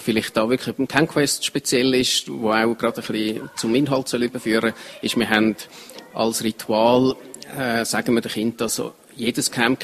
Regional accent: Zurich, Switzerland; etwas, was ich als Zürcher kann sagen kann, ich habe die Umgebung da überhaupt nicht kennt.

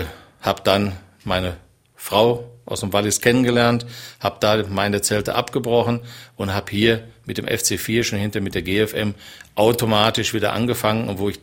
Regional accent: Düsseldorf, North Rhine-Westphalia, Germany; now in Switzerland; Und dann habe ich ihr Düsseldorf, meine Heimat, gezeigt

